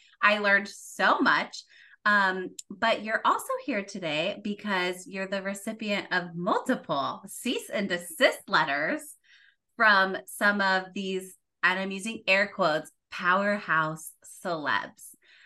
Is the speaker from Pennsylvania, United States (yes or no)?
no; California, United States; I grew up in Orange County.